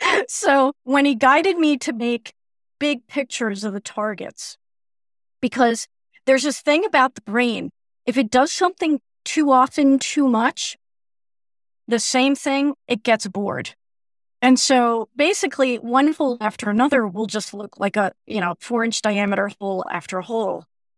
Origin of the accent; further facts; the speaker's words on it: New York City, New York, United States; I grew up in New York City and there aren't many golf courses around